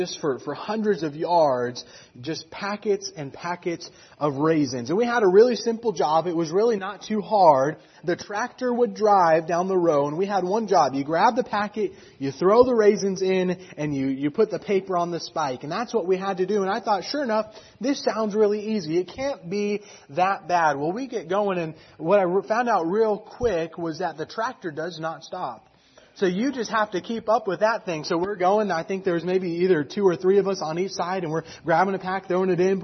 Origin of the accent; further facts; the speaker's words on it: California, United States; where I grew up in California, I grew up in the Central Valley.